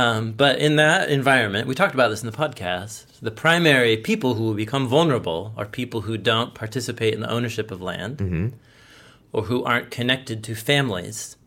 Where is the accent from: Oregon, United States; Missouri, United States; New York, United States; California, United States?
Oregon, United States; Portland; I grew up in Portland as a skateboard punk.